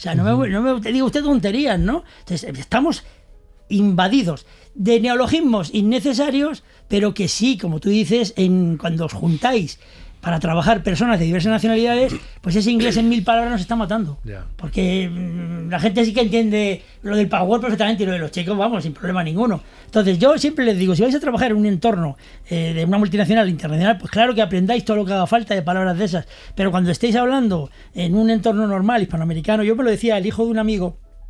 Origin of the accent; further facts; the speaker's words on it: Spain; porque yo soy español y tengo un idioma español asentado en mi